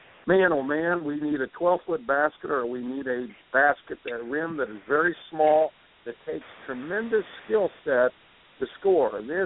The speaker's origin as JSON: {"language": "English", "region": "Indiana", "country": "United States", "tie": "born or raised there", "said": "And, look, I grew up in Indiana basketball."}